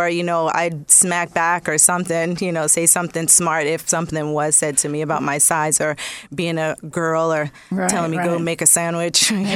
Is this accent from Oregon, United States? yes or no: no; Central Islip, New York, United States; also born or lived in Brentwood / Bayshore; I grew up, I moved around a lot as a kid, so I grew up everywhere in Central Islip, Brentwood, and Bayshore.